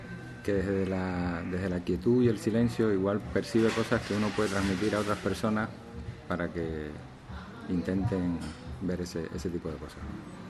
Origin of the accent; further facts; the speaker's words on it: Sagua la Grande, Villa Clara, Cuba; born there; Yo nací en Sagua la Grande, en Villa Clara. Eso está por el centro de la isla.